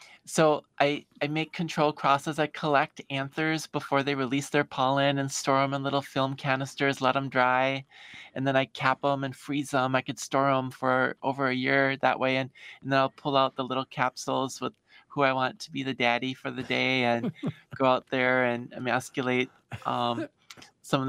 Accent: Milwaukee, Wisconsin, United States; So myself, I grew up in the Milwaukee area, and when I was a kid, I loved gardening and science

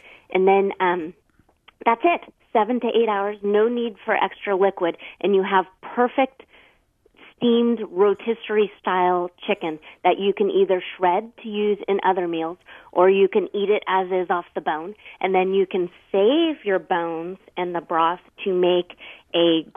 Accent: California, United States

